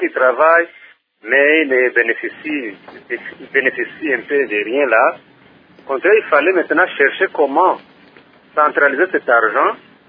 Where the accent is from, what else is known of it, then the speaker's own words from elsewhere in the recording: Goma, North Kivu, DR Congo; Pour moi, je suis de Goma enseignant aussi.